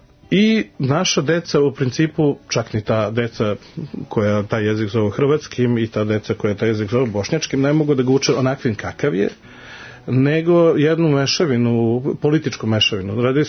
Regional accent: Serbia; now in Vienna, Austria; Ali mi kao Srbi u Beču pokušavamo

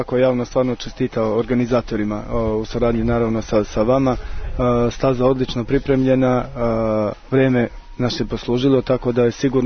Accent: Novi Pazar, Raška District, Serbia; pošto eto ja dolazim iz Novog Pazara

